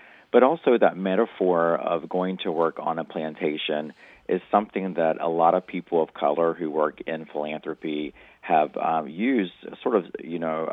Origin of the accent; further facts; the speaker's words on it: United States; I'm Native American, and there was an organization recently in the past couple of years that was raising millions of dollars to support Native young children